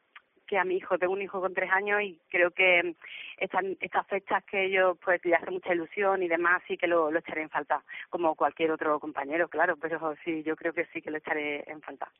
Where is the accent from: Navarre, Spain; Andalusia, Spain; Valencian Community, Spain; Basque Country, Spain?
Andalusia, Spain; Seville; yo soy natural de Sevilla, soy nacida en Sevilla.